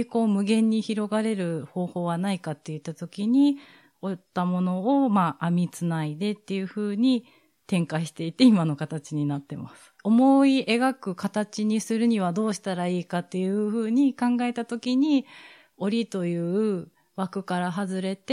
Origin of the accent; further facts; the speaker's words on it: Osaka, Japan; born there; 私は大阪に生まれて、今関西を拠点に作品を発表しています。